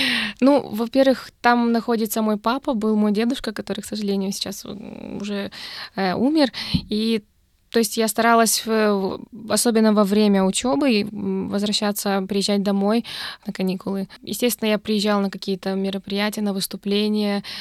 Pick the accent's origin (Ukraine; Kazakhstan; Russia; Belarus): Kazakhstan; born there; also born or lived in Italy; я родилась в Казахстане, но мои корни из России, то есть все мои родственники и мои предки.